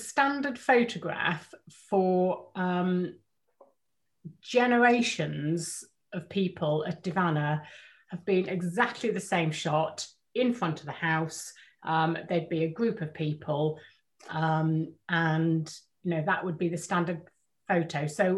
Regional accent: St. Harmon, Wales, United Kingdom; I was born in South Wales because my parents were living and my father was working down there at the time. And we moved up when I was about four or five. We moved to St. Harmon, which is 8 miles away from Abbeycombe here over the hill.

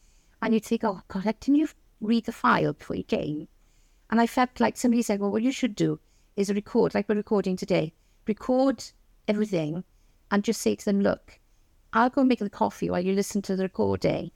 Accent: Wales, United Kingdom; also born or lived in Cardiff; I was born and bred in West Wales, actually where I live now is about 5 minutes from where I was brought up, in Sandyfyrio. I moved to Cardiff to do some work, and then, was there for, I had my two children and came back here with the whole family

